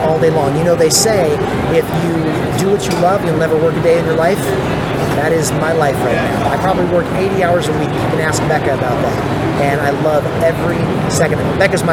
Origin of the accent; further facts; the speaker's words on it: Englewood, Colorado, United States; I'm from Inglewood, Colorado